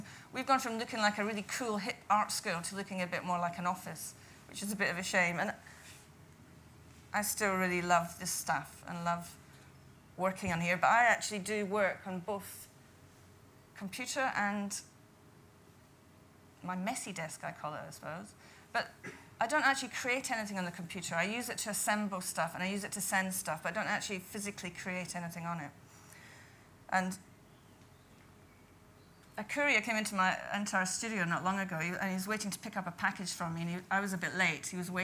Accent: Scotland, United Kingdom; born there; moved away; also born or lived in London; So I was born in Scotland near Edinburgh

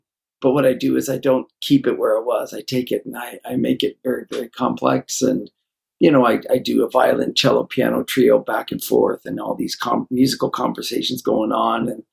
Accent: Toronto, Ontario, Canada; I grew up in Toronto, Canada.

